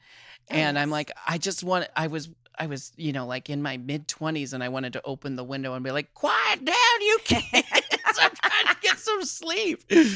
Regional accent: Portland, Oregon, United States; I was born and raised in Portland and I live mm-hmm. in Portland, Oregon again.

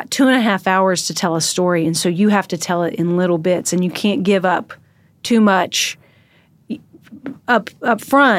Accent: Washington, United States; We're from completely different parts of the country. Mm-hmm. He's from Texas and I'm from Washington.

